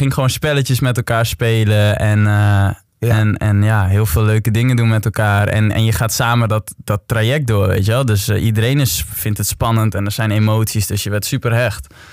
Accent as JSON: {"language": "Dutch", "region": "Friesland", "country": "Netherlands", "said": "Ik kwam van Friesland, weet je wel."}